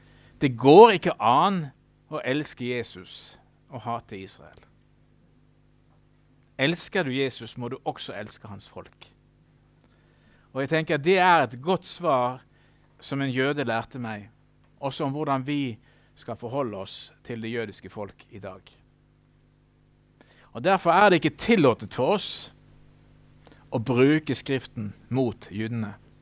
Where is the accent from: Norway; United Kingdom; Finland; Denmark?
Norway; det är lite konstigt att jag som norrman ska komma här och undervisa er om svenska kyrkliga uttalanden